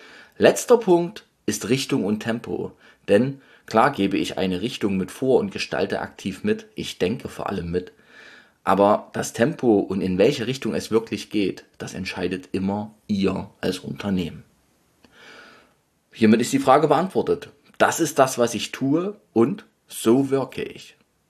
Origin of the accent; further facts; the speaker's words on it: Leipzig, Saxony, Germany; ich bin ja Leipziger